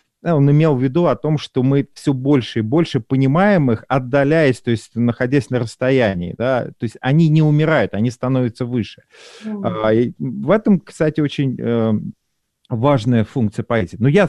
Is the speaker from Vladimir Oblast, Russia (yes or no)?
yes; Petushki, Vladimir Oblast, Russia; born there; я родился в Петушках, уж там вообще как бы лес и волки, и собственно говоря, и белые грибы, да. Ну, волков нету, ну ладно, бог с ним, да, это Владимирская область